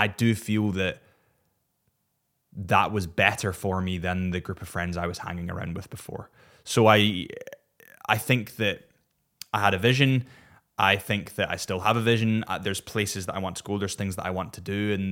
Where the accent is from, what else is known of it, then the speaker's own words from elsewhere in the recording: Scotland, United Kingdom; I'm biased, of course, because I'm Scottish